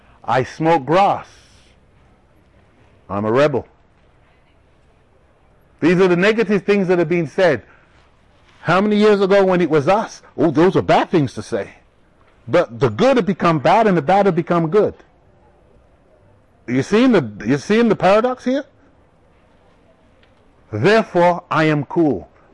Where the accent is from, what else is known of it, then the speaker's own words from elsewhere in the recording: England, United Kingdom; I grew up in England, and in England during the summer holidays, it's 6 weeks.